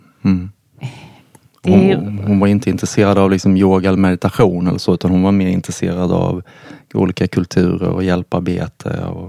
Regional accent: Karlshamn, Blekinge, Sweden; Jag växte upp i en liten stad i södra Sverige som heter Karlshamn. Det ligger i Sveriges minsta landskap som heter Blekinge. Och då växte jag upp i en förort i Karlshamn.

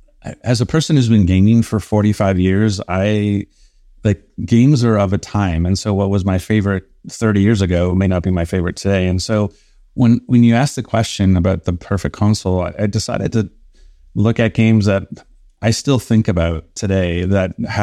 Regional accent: Canada; being Canadian, hockey was the thing you kind of went

